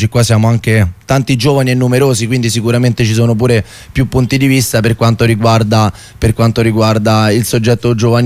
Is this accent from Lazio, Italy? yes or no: yes; Rome, Lazio, Italy; io appunto sono romano